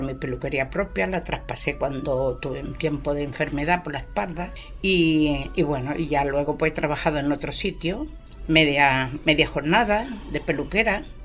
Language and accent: Spanish; Cádiz, Andalusia, Spain; now in Arenys de Mar, Spain; A mí la playa, soy de Cádiz.